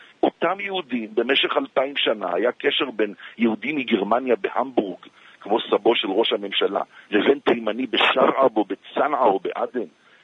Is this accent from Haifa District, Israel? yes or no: no; Petah Tikva, Central District, Israel; אני יליד פתח תקווה, נולדתי להורים ניצולי שואה.